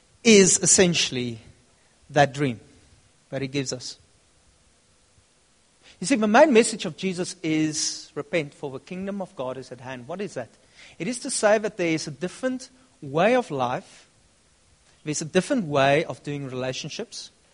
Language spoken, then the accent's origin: English; Upington, Northern Cape, South Africa; I come from Upington. It's nice at the Orange River, a couple of kilometers beyond that.